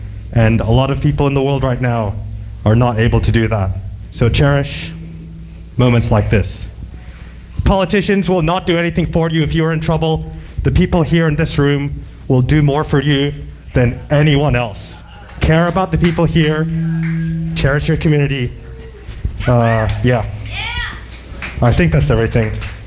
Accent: Kingston, Ontario, Canada; I'm from Kingston, Ontario. I'm cursed to live there at this point in time.

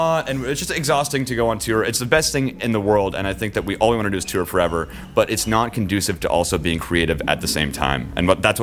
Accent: Canada; growing up in Canada and getting to play these venues like Commodore and the Phoenix, these places that you grow up just dreaming of playing

